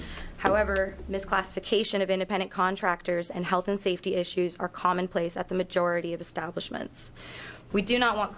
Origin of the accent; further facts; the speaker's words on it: Salem, Oregon, United States; now in Portland, United States; I grew up in Salem, Oregon. I was a member of a lower middle class nuclear family, and my father was a small business owner.